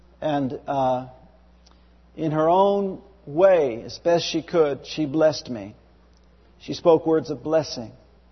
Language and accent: English; Seattle, Washington, United States; filled with the Holy Spirit in a Catholic church in Burien, Washington, just not far from here, because I was raised in Seattle.